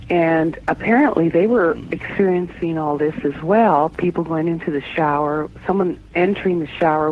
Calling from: Alameda, California, United States; From Alameda, California, outside of San Francisco.

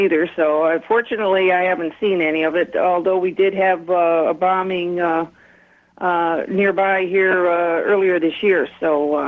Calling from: Tel Aviv, Tel Aviv District, Israel; also born or lived in Moscow; in Tel Aviv, Israel.

